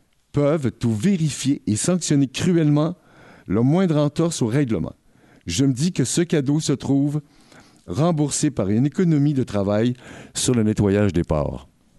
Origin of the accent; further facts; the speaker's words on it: Quebec, Canada; Moi, je suis Québécois et je suis très fier du Québec.